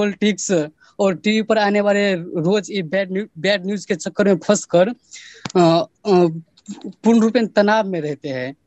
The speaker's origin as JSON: {"language": "Hindi", "country": "Nepal", "first_language": "Nepali", "second_language": "Hindi", "said": "मैं नेपाल से हूँ, मेरा हिंदी थोड़ा वीक है"}